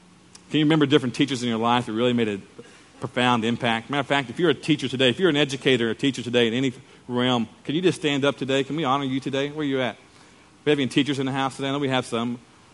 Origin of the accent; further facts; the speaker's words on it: Muskogee, Oklahoma, United States; even today when I go back to Muskogee, my hometown, where I was raised